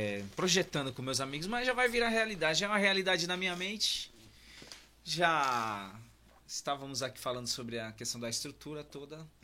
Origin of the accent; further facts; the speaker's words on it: Fortaleza, Ceará, Brazil; now in Praia Grande, Brazil; Mas isso foi mais depois que eu vim morar na Praia Grande. Eu sou de Fortaleza. Eu sou cearense de Fortaleza.